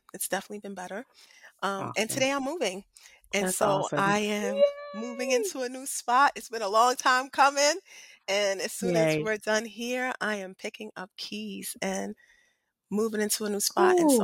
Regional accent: New York, United States; now in Atlanta, United States; I'm from New York and played spades all the time there.

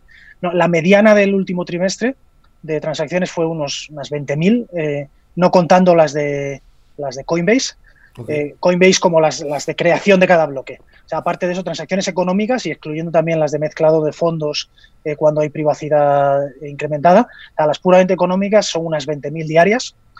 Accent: Spain; now in Switzerland; Yo soy español, aunque ahora vivo en Suiza

